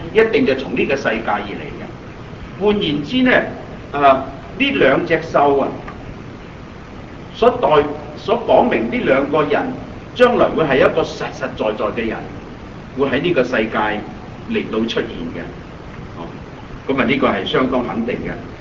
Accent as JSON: {"language": "Cantonese", "region": "Guangdong", "country": "China", "said": "我哋廣東人話佢信你先至奇"}